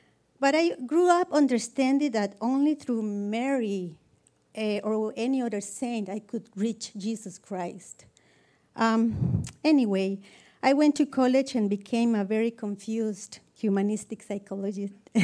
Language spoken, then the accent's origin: English; Costa Rica; English is a second language; moved away as an adult; I'm from Costa Rica. I moved here about 2 years ago with my husband